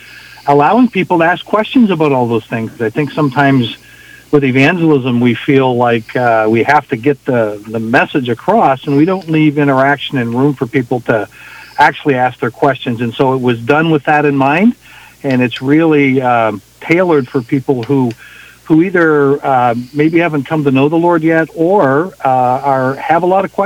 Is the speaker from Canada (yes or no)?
yes; Eastern Canada, Canada; also born or lived in South America; now in United States; Originally, I'm from Canada, Eastern Canada. Was a missionary in South America for 7 to 10 years